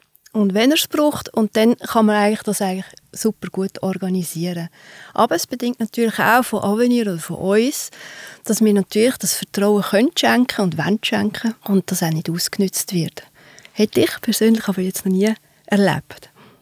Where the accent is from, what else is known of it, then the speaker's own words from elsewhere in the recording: Aargau, Switzerland; also born or lived in Luzern; now in Zürich, Switzerland; Genau, ich komme aus dem Freiamt. Das ist ein Zipfel im Aargau, Richtung Luzern.